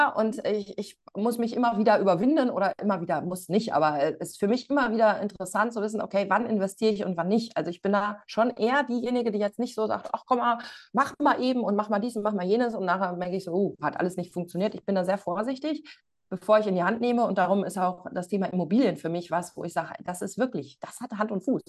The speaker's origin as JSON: {"language": "German", "region": "North Rhine-Westphalia", "country": "Germany", "said": "ich komme aus dem Lipperland"}